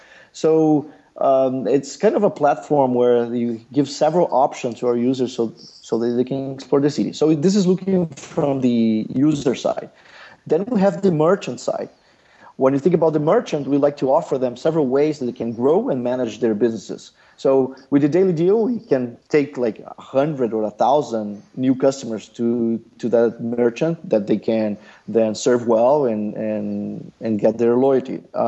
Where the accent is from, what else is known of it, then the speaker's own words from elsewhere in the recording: Curitiba, Paraná, Brazil; moved away as an adult; I was born in Brazil, though my mother is from Argentina and my dad is from Brazil. I come from a city in the south of Brazil, it's Curitiba. And then in 2005, I decided to get my MBA at Stanford in the U.S. So I moved to the U.S. in 2005.